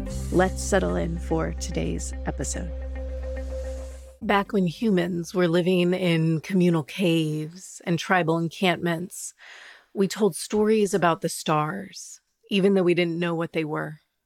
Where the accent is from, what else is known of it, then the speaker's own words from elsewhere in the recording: Georgia, United States; Yeah, so that's my hometown.